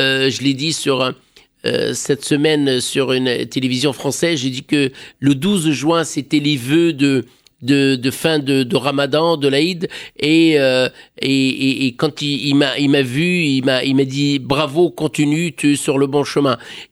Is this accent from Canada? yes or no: no; Djerba, Medenine, Tunisia; moi je suis né à Djerba, j'ai grandi à Djerba, j'étais à l'école à Djerba et j'ai même j'étais joueur de football dans l'équipe locale de Djerba